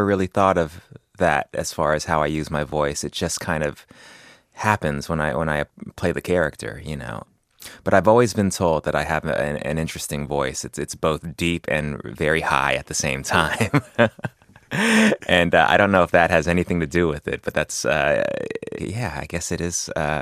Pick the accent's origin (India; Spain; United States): United States; Los Angeles, California; I grew up in West LA, right near here.